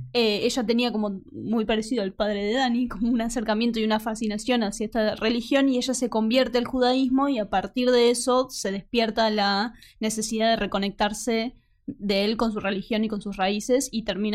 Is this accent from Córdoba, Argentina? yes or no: no; La Pampa, Argentina; yo soy de La Pampa, viniendo de una provincia donde... no hay tanta variedad religiosa, es más difícil encontrarlo, más en los pueblos más chicos